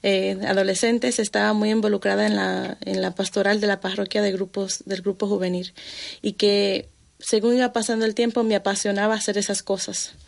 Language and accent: Spanish; New York, United States; also born or lived in Dominican Republic; Pues yo nací en la República Dominicana, pero crecí en Nueva York. En Estados Unidos.